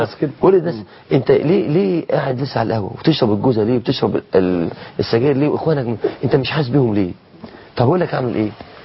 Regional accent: Egypt; الجهاد كان زمان الجيش عندنا في مصر اسمه الجهادية

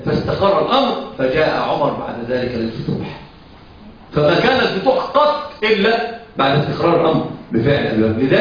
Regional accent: Egypt; ولكن الفضل عندنا في مصر مثلا ايش يقال ايه؟

